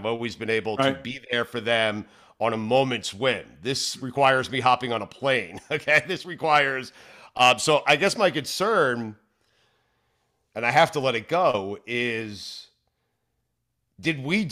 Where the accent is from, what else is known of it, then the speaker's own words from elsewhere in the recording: Florida, United States; I will tell you that we're from Florida, South Florida. Okay. We know what we don't know seasons down here, Mike.